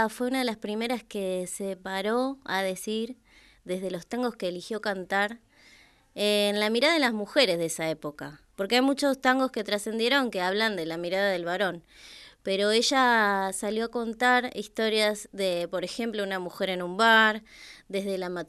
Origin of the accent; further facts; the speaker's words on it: Mar del Plata, Buenos Aires Province, Argentina; Yo vengo de Mar del Plata.